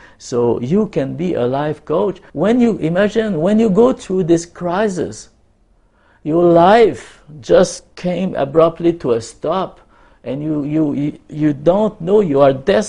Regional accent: Quebec, Canada; In my hometown in Quebec

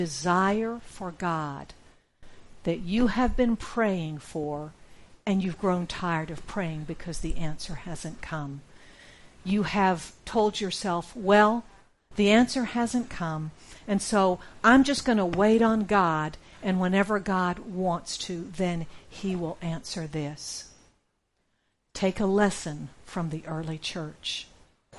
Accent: United States; I'm American, so I'm in these stores that are really, really big, like a Walmart.

